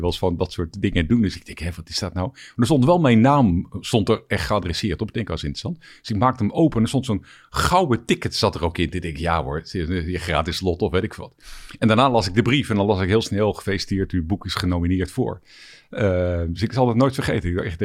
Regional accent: Den Helder, North Holland, Netherlands; also born or lived in Rotterdam; Ik kom oorspronkelijk uit Den Helder. Ik ben in Rotterdam geboren, maar in Den Helder mijn jeugd doorgebracht.

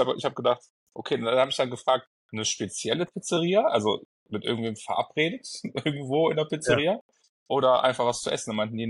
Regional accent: Cologne, North Rhine-Westphalia, Germany; Touristen hilft man dann als Kölner.

